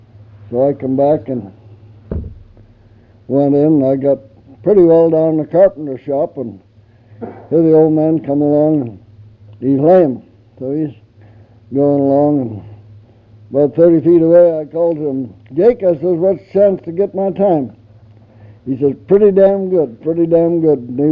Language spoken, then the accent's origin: English; Canada; He didn't think much of me as a Canadian, so I agreed with him.